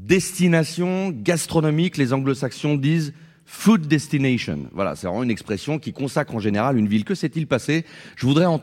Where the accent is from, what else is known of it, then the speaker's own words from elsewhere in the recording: Lyon, Auvergne-Rhône-Alpes, France; born there; que l'on soit à Lyon, ma ville natale